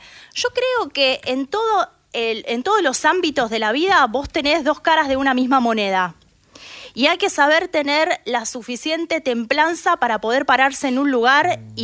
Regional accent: Argentina; me parece que todos como argentinos o como personas pensantes, cada uno hace su propio análisis de lo que escucha

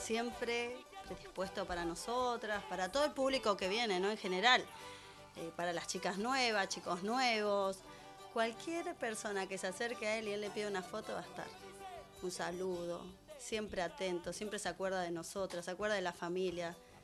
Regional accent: Buenos Aires, Argentina; nosotros somos de acá de Buenos Aires

